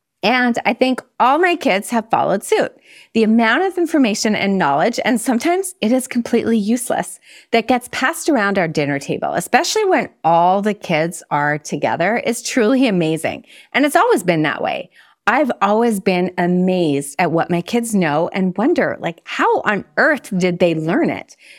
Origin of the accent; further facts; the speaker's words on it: Montreal, Quebec, Canada; Now, I grew up in Montreal, so it's called Cégep in Quebec.